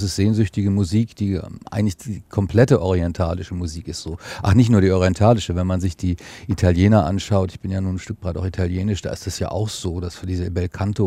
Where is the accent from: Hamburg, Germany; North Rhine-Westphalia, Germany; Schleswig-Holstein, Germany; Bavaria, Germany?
Hamburg, Germany; Also ich bin in Hamburg aufgewachsen in einem, ja, sozialen Brennpunkt, wie man so schön sagt.